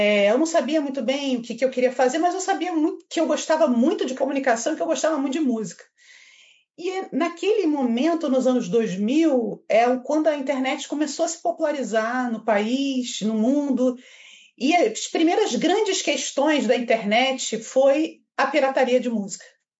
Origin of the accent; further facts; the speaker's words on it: Niterói, Rio de Janeiro, Brazil; Então, eu, na verdade, sou de Niterói, né? Eu não sou do Rio de Janeiro.